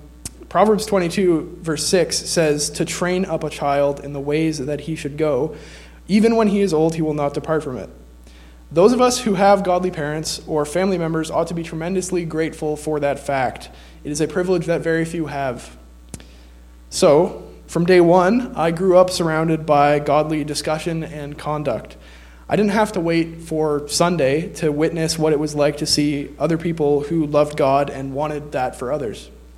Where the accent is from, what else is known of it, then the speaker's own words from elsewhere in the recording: Stratford, Ontario, Canada; I come with my family from Stratford, Ontario